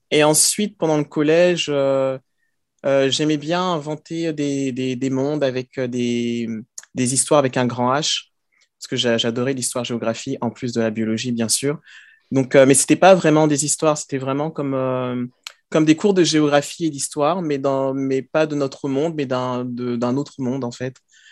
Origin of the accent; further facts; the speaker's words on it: Paris, Île-de-France, France; also born or lived in Abidjan, Côte d'Ivoire; je suis né à Abidjan, en Côte d'Ivoire. Donc, il y a oula, 38 ans au moins. Et donc, j'habite à Paris depuis l'âge de 5 ans. Donc, j'ai fait toute ma scolarité ici.